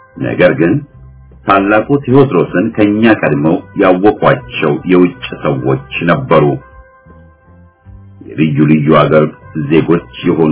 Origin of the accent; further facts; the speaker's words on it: Achefer, Amhara, Ethiopia; የተወለድኩበት ቦታ በጎጃም ጠቅላይ ግዛት ውስጥ በጣና ባህር ድንበር በሚገኘውና በጎንደር አካባቢ ካለው የበጌ ምድር ግዛት ጋር በሚዋሰነው አቸፈር በሚባለው ቦታ ከመሆኑ በላይ